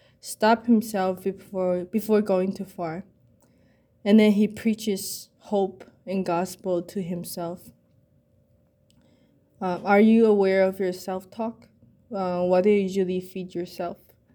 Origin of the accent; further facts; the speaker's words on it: Taiwan; moved away as an adult; now in United States; from my home country, Taiwan, to the U.S., it's not easy for me.